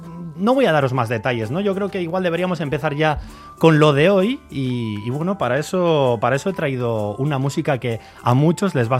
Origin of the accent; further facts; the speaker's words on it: Valle de Trápaga, Basque Country, Spain; now in Portugalete, Spain; yo soy trapagarandarra, soy del Valle de Trápaga, pero resido desde hace algunos añitos ahí en Portugalete